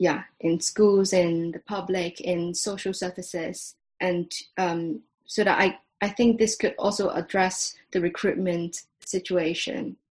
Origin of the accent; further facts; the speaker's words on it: Hong Kong; English is a second language; now in United Kingdom; I'm from Hong Kong, so I can only speak about being for the Chinese ethnicity